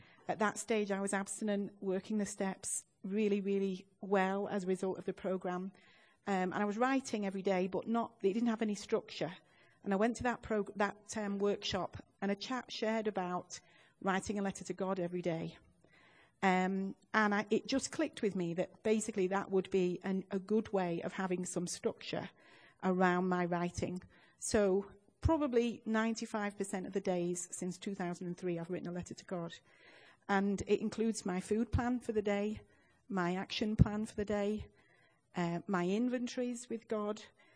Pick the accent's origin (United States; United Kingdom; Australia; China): United Kingdom; England; from England in Region 9.